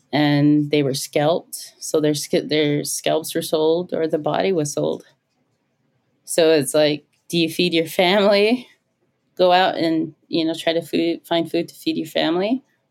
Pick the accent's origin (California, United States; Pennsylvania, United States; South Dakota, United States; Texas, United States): South Dakota, United States; Rapid City; I grew up mainly in Rapid City, is where I live now. I grew up mainly here, both on and off the reservation, but the majority of my life was spent here in Rapid City.